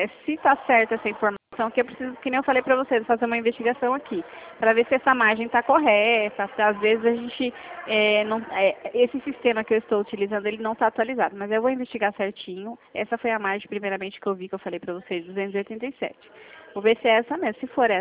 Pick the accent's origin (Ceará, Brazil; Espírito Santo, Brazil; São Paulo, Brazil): São Paulo, Brazil; Piracicaba; Eu sou aqui de Piracicaba.